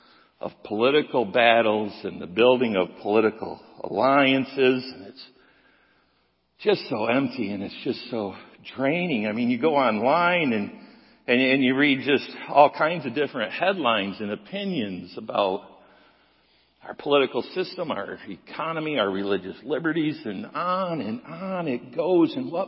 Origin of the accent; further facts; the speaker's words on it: Jenison, Michigan, United States; I grew up here in Jenison, Michigan, and people would say to me, well, where do you live?